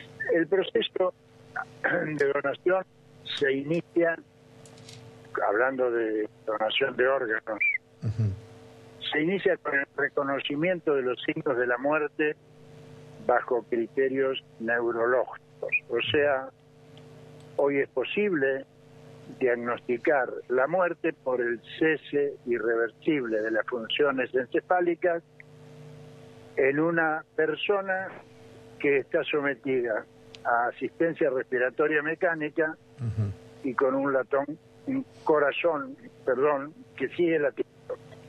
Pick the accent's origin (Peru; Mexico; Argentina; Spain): Argentina; Como argentino